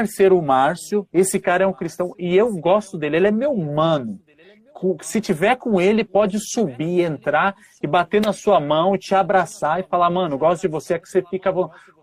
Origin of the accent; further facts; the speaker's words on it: São Paulo, Brazil; Sou aqui da região do Capão Redondo, meu.